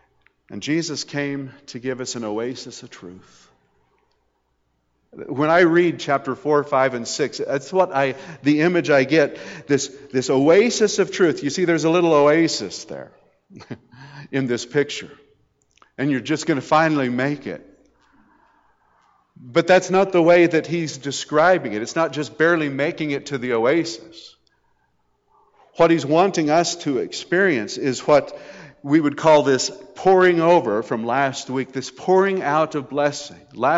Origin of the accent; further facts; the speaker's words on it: Grand Junction, Colorado, United States; I mean, even though I was raised in Grand Junction and we'd have, you know, 6 inches or 7 inches of rain a year, the Colorado River was going through and it was never dry.